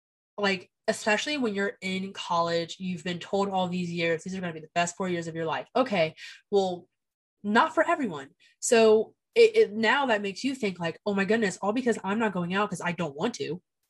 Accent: Georgia, United States; Like, I think like me, for example, I thought that, because I'm from Georgia, I thought that moving across the country and going to school across the country, that I was gonna be a new girl.

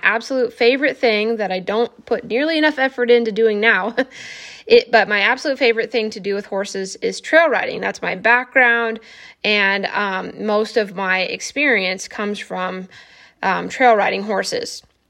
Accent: Iowa, United States; So I grew up in Southeast Iowa off and on. I had kind of a less than stable childhood, but that's where my love of horses started.

